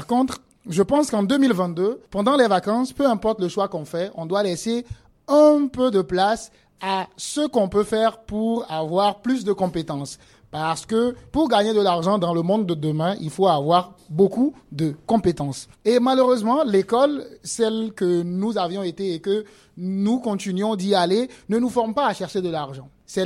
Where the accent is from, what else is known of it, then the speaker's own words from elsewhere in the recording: Niger; chez nous, au Niger